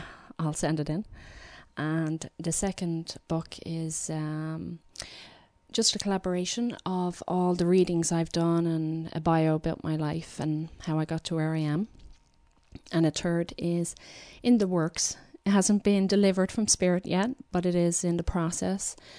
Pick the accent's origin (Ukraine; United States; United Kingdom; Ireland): Ireland; We're Irish. You have to have a sense of humor.